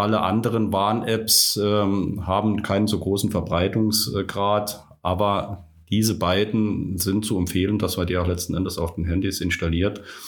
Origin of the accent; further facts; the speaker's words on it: Saarland, Germany; bin als Saarländer in Nordrhein-Westfalen unterwegs